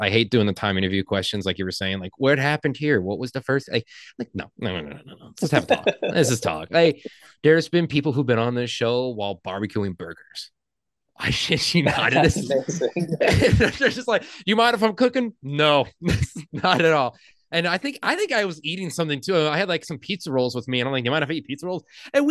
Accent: Illinois, United States; moved away as an adult; because I'm from Illinois originally. I may be in Arizona, but almost 20 years in Illinois.

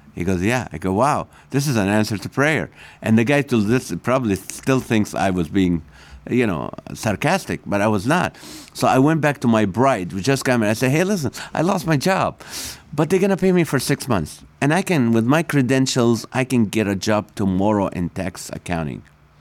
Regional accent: California, United States; now in Corona, United States; But no, so Corona, it's a nice city. I've lived in Corona since 2003. We're migrants from Orange County.

